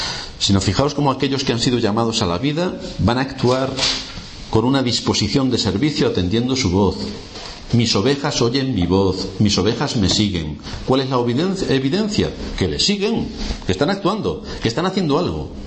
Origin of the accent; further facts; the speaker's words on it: Philippines; pensando en las Filipinas. No que esté pensando en Australia. No, no, no. Es que tiene que estar en mi país.